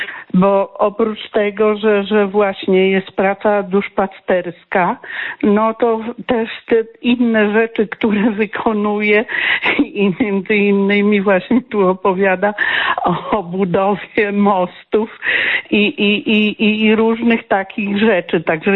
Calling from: Germany; Ja z Niemiec dzwonię. W sierpniu wyjeżdżałam do Niemiec

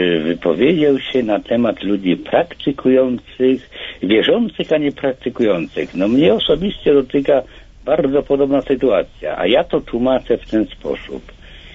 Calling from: Kraków, Lesser Poland, Poland; Ja z Krakowa dzwonię.

